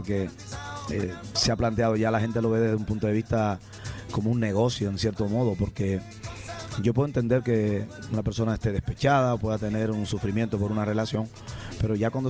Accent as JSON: {"language": "Spanish", "country": "Cuba", "said": "Cogíamos una tamborita, una guitarra, un bongo, cualquier cosa, y hacíamos música en directo. Y en Cuba, tradicionalmente, siempre también"}